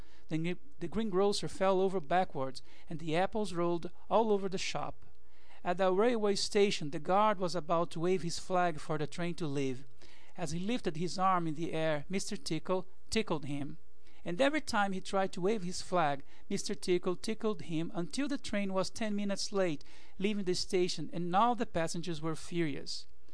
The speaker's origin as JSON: {"language": "English", "country": "Brazil", "said": "from Brazil"}